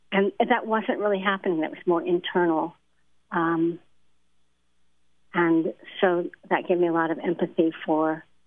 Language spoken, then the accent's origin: English; Detroit, Michigan, United States; And I grew up in Detroit, so I thought I was cool with that, but I haven't had that experience in a long time.